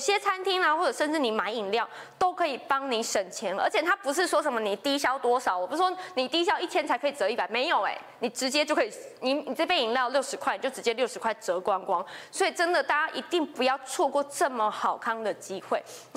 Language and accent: Chinese; Taiwan; 我们真的身为土生土长的台湾妹子或者是公子，真的是对于我们台湾要多多的观察